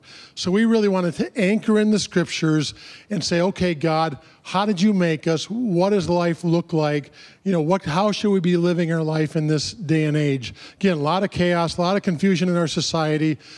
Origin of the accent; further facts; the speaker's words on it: Denver, Colorado, United States; My wife and I, Mary Ellen, we're from Denver, Colorado, actually Golden, Colorado. Just moved there a few months ago